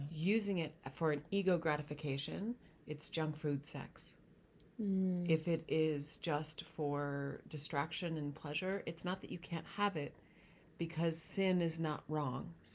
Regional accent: Montana, United States; my parents joined the Native American tribe that was in where I was growing up in Montana.

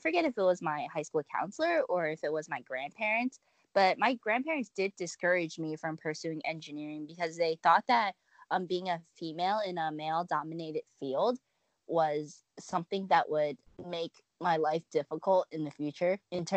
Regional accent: Oregon, United States; moved away as an adult; also born or lived in New York City; now in Philadelphia, United States; so I was born in New York City, and then towards the end of my elementary school years, I moved to Oregon, and then I finished my elementary school and middle school there, and then I went to Philadelphia

